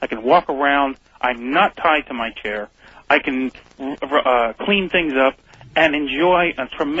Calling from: Hicksville, New York, United States; from Hicksville, Long Island.

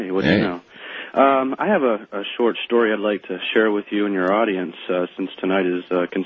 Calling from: Laurinburg, North Carolina, United States; I'm calling from Laurinburg, North Carolina.

